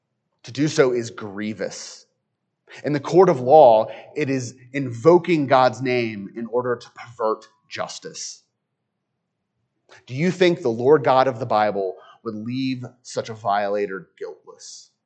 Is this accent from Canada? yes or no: no; the South, United States; As a Southerner, that one kind of hits me close to home.